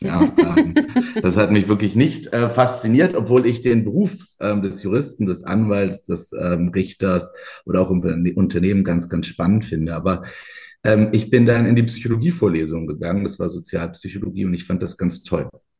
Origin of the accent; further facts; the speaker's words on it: Freiburg, Baden-Württemberg, Germany; ich bin in Freiburg aufgewachsen.